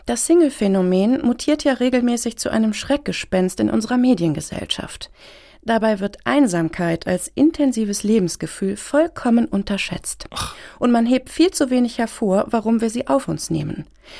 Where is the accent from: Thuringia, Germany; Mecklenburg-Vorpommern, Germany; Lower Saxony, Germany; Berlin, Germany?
Lower Saxony, Germany; Hanover; Ich bin in Hannover aufgewachsen und lebe dort immer noch.